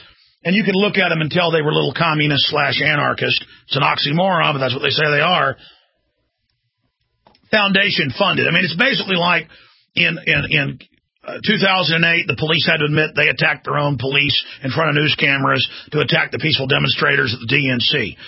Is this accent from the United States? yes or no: yes; Dallas, Texas, United States; I grew up in Dallas where I'd be on the weekend playing basketball, you know, with some of my black friends from the football team